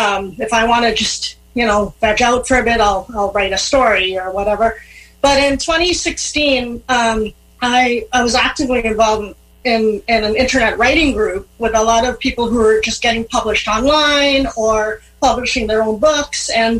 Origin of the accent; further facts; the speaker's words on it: Trinidad & Tobago; Probably because I grew up in the Caribbean and they didn't know what to do with me because blind kids don't go to school in Trinidad and Tobago.